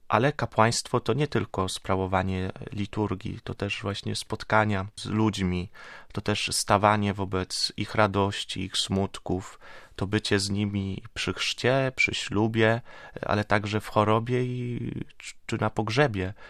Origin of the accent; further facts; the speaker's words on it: Świnoujście, West Pomeranian Voivodeship, Poland; usłyszała, że jestem ze Świnoujścia i że jakoś postaram się jej załatwić